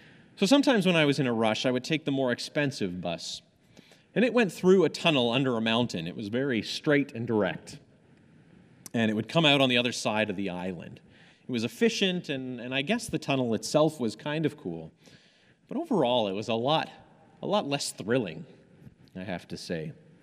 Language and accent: English; Hong Kong; So growing up in Hong Kong, one of my favorite things about it was the hills.